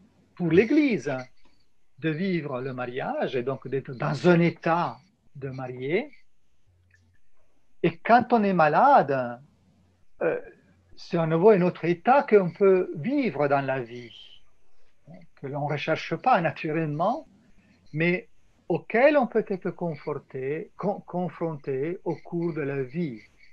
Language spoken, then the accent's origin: French; Italy; Je suis italien, donc je suis un peu chauvin